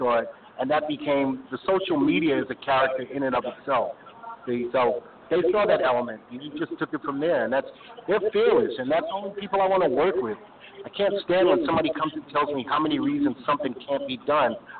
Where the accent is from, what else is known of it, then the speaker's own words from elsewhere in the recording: Beaufort, South Carolina, United States; Shot my hometown in Beaufort, South Carolina, too.